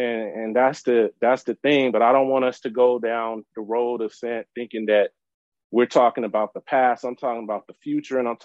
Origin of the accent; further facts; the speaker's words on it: Carson, California, United States; also born or lived in Orange County, United States; I grew up in Carson and Centerview. I was around all Pyrus and all that, and I moved to Orange County after that, so I've seen both sides of the fence